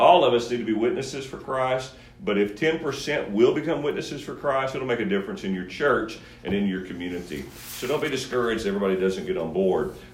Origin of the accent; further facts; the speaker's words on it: Kentucky, United States; I'm 54. And so, man, I grew up in West Kentucky, 54 years old.